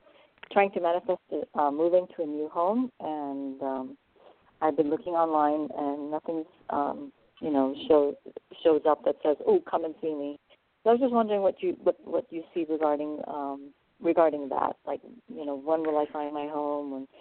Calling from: California, United States; I'm calling from California.

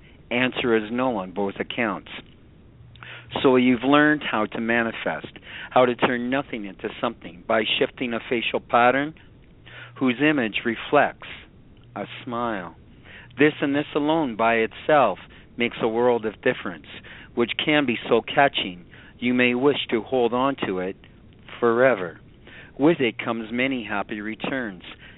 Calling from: Canada; Canada, my friend.

